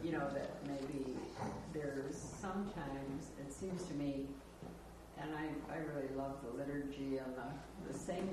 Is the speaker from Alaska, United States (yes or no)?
yes; Anchorage, Alaska, United States; I'm from Anchorage, Alaska